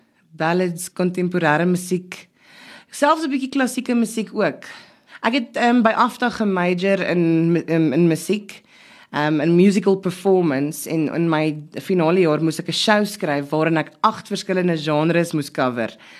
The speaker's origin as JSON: {"language": "Afrikaans", "town": "Benoni", "region": "Gauteng", "country": "South Africa", "tie": "born or raised there", "said": "Ek het in Benoni groot geword."}